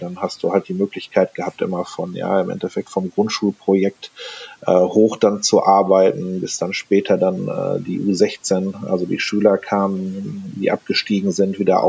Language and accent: German; North Rhine-Westphalia, Germany; ich komme aus NRW